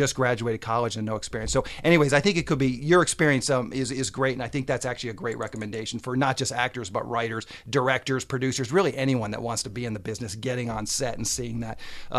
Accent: Maryland, United States; now in North Hollywood, United States; I'm from Maryland, so I made that same journey, you know, years ago.

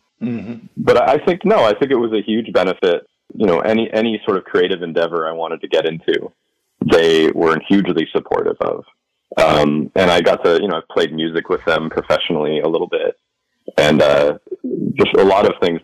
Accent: Niwot, Colorado, United States; I grew up in a town called Niwot, which is outside of Boulder, Colorado.

